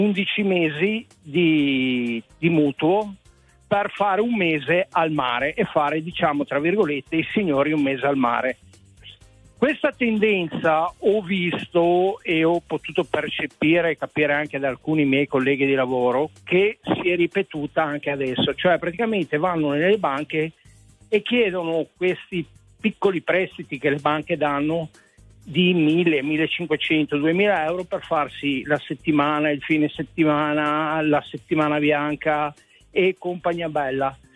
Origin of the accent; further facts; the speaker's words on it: Loano, Liguria, Italy; Io abitavo in Liguria. Io sono originario del Veneto, ma nato e cresciuto in Liguria, precisamente a Loano, in provincia di Savona.